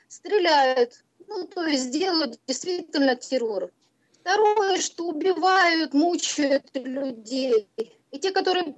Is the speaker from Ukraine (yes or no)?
yes; Donbas, Ukraine; из Донбасса.